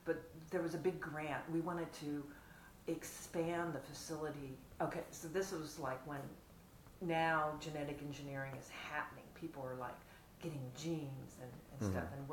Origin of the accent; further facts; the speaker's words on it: California, United States; After growing up in California and then going in to a local grocery store